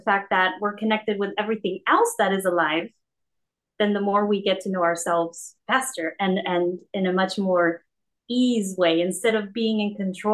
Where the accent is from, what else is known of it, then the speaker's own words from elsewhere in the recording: Santa Cruz, California, United States; As I mentioned, I was born and raised in Santa Cruz.